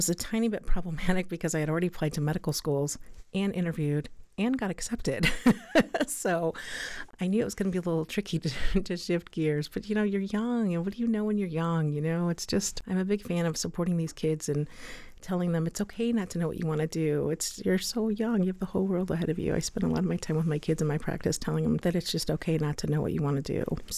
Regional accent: Chicago Heights, Illinois, United States; I grew up outside of Chicago in a suburb called Chicago Heights.

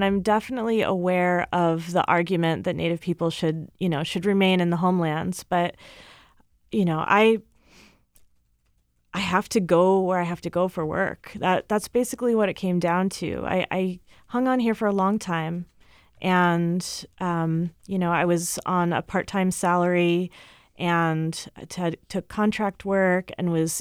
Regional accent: New Jersey, United States; moved away as an adult; now in Seattle, United States; I grew up in New Jersey, and so I came out here for graduate school in 2007

